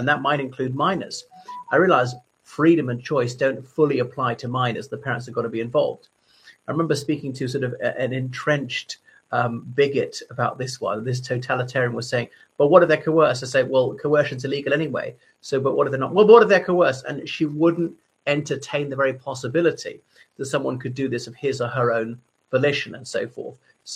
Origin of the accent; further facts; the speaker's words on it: Ireland; from Ireland, so thank you for coming back to my channel.